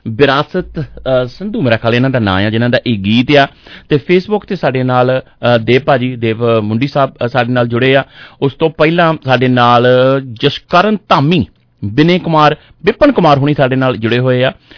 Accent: Randhawa Masanda, Punjab, India; ਕਿਉਂਕਿ ਮੈਂ ਮੇਰਾ ਪਿੰਡ ਰੰਧਾਵਾ ਮਸੰਦਾ

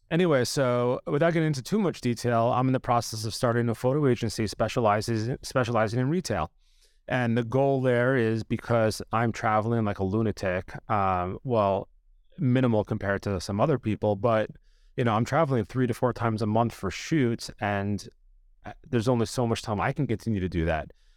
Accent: Long Island, New York, United States; from Long Island, New York.

